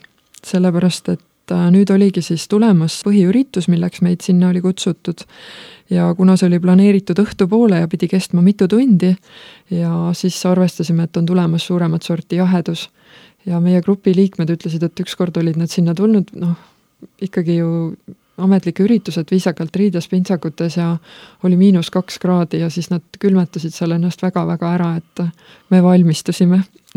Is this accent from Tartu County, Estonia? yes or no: no; Haapsalu, Lääne County, Estonia; me oleme Haapsalust ja meil on piiskopi linnus, mis on aastast 1200